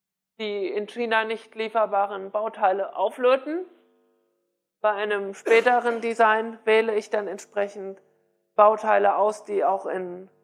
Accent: Hamburg, Germany; dass es in meiner Heimatstadt Hamburg

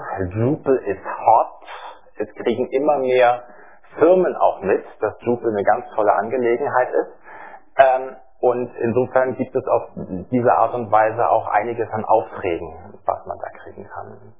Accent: Berlin, Germany; Eigentlich komme ich aus Berlin, aber ich bin öfter hier in Chemnitz.

